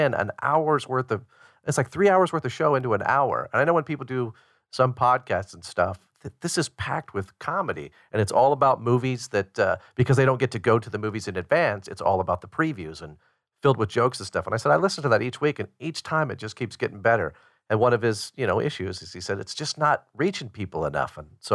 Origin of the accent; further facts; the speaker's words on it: Chicago, Illinois, United States; we're from Chicago where there was Second City.